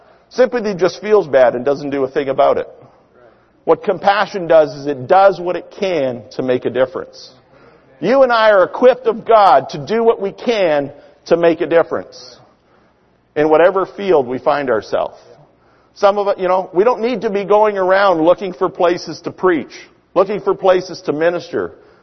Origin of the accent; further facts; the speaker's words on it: Canada; moved away as an adult; And as a Canadian, going to Oklahoma, you're not allowed to work.